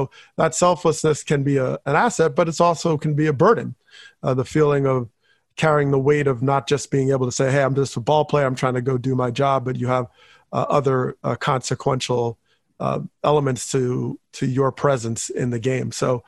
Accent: Teaneck, New Jersey, United States; In my hometown, Teaneck, New Jersey, was considered one of the first to voluntarily desegregate in the country.

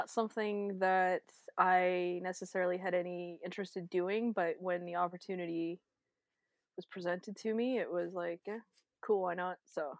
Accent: Hamilton, Ontario, Canada; now in Muskoka, Canada; I live in Muskoka. I grew up in Hamilton.

